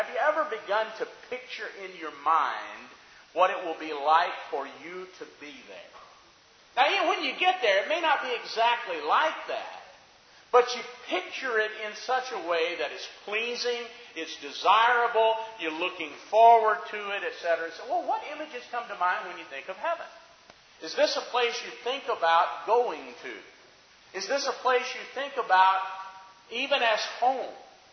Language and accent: English; Decatur, Alabama, United States; I am from Decatur, Alabama. I will always be from Decatur, Alabama. That's my roots.